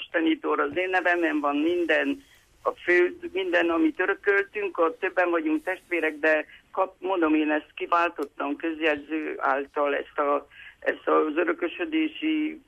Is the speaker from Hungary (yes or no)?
no; Zetea, Harghita, Romania; én zetelaki származású vagyok